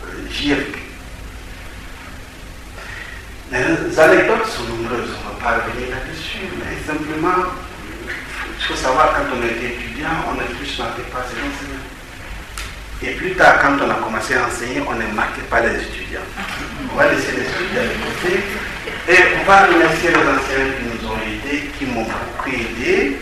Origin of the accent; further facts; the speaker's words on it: Geneva, Switzerland; on a grandi à Genève, on a fait ce que l'adulte fait dans une ville.